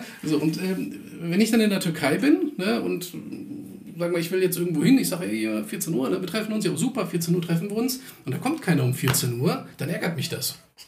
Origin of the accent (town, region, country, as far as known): Germany; born or raised there